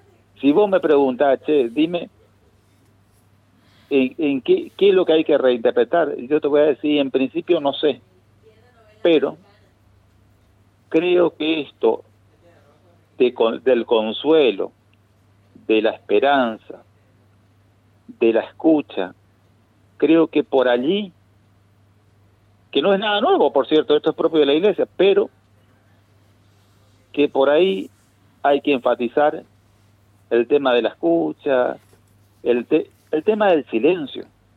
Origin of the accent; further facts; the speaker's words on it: Candelaria, Misiones, Argentina; moved away; also born or lived in Fátima; yo salí de Candelaria y vine a Fátima y cuando salí de Fátima no volví a Misiones hasta que volví a Fátima el año pasado.